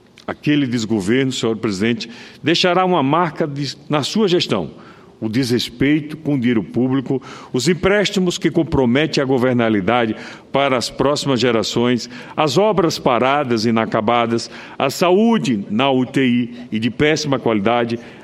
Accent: Sergipe, Brazil; especialmente ao povo da minha terra, a todos os sergipanos.

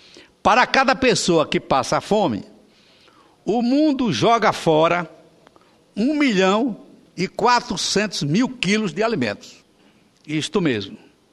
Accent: Sergipe, Brazil; E eu, como sergipano, já que Vossa Excelência também é

